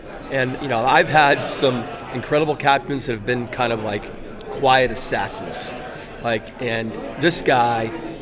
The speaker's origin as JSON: {"language": "English", "region": "Northeast", "country": "United States", "tie": "born or raised there", "said": "I grew up in the Northeast, a lot of Duke alums coming to the game"}